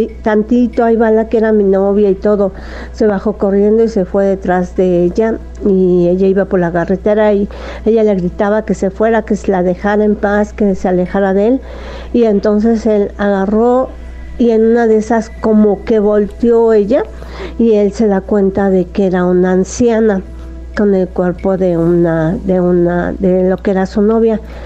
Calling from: Atizapán, State of Mexico, Mexico; de Atizapán.

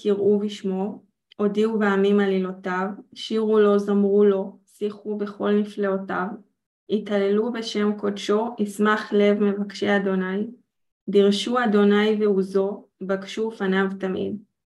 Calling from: Sderot, Southern District, Israel; I'm speaking from Sderot, so we might hear the IDF in first sight.

